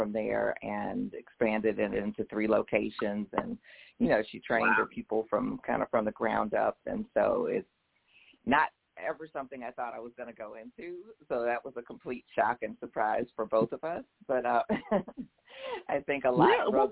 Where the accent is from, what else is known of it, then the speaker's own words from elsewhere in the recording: Detroit, Michigan, United States; also born or lived in Washington, D.C.; now in Raleigh, United States; Well, right now I live in Raleigh, North Carolina. I'm originally from the Detroit, Michigan area, and I spent most of my career in the Washington, D.C. metropolitan area, the DMV, as everybody calls it.